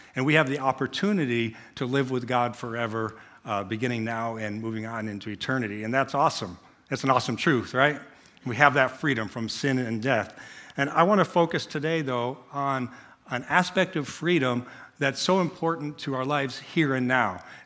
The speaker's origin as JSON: {"language": "English", "region": "New York", "country": "United States", "said": "See, I said y'all even, I'm from New York, so I said y'all"}